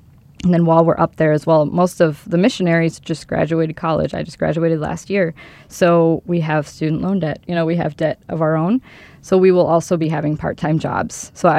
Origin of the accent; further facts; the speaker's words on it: Minnesota, United States; I'm nervous about I'm from Minnesota, but the coldness, you know, I mean, just like the weather.